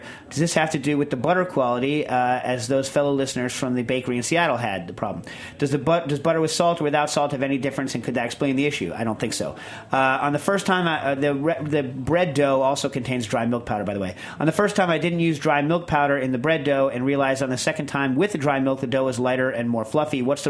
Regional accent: Lisbon, Portugal; English is a second language; from Lisbon, Portugal

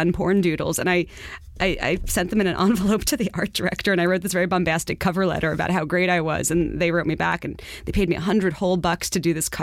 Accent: Far Rockaway, New York, United States; I'm from Far Rockaway. My mom is an illustrator. I've been drawing since I was 4 years old.

